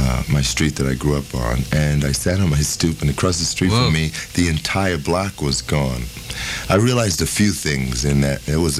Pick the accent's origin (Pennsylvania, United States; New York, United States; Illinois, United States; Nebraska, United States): New York, United States; Brooklyn; I think basically because of the way I grew up in Brooklyn